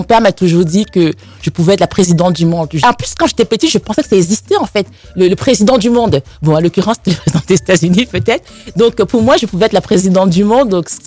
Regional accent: Cameroon; Je suis née au Cameroun il y a quelques années déjà. J'y ai grandi, j'ai fait toutes mes études primaires, secondaires.

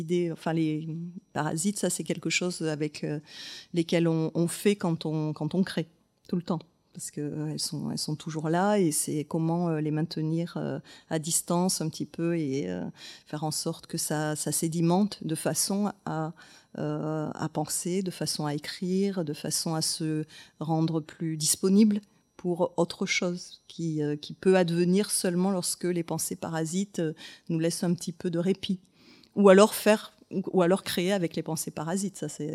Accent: Auvergne-Rhône-Alpes, France; J'ai grandi en Ardèche et le ciel était très présent quand même dans ma vie d'enfant, le ciel de nuit.

